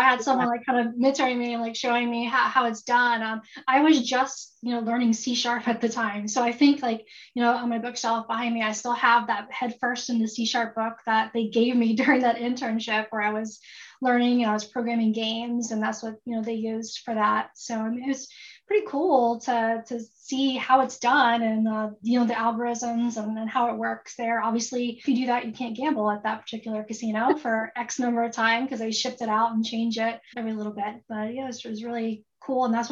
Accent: Tulsa, Oklahoma, United States; So I'm currently based in Tulsa, Oklahoma. Actually, this is where I was born and raised, so I haven't ever left.

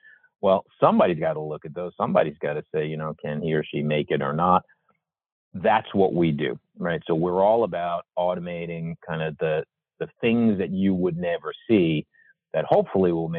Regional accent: New York City, New York, United States; Born and raised in New York City, worked for Chase Manhattan Bank

